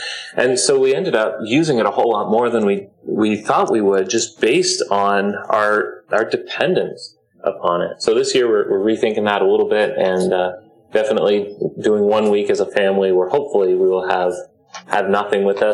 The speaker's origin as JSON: {"language": "English", "country": "Canada", "said": "I want to distinguish between you and me as an American and a Canadian"}